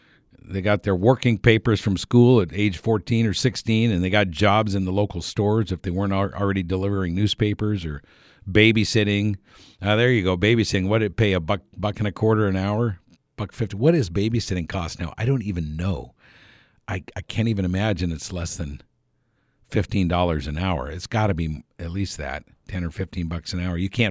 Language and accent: English; United States; I've been here since I was born in 1960, so just after statehood, 6 months or so after statehood.